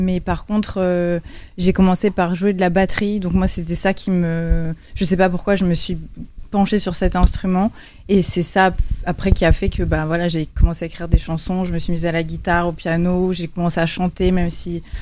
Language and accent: French; Paris, Île-de-France, France; also born or lived in Cannes; je suis née à Cannes et j'ai grandi à Paris, dans le centre de Paris.